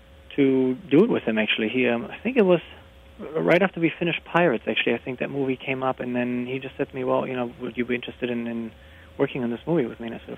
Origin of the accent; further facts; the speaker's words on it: Germany; I was born and raised in Germany, grew up with classical music, played piano at age 4, and then switched to guitar at 11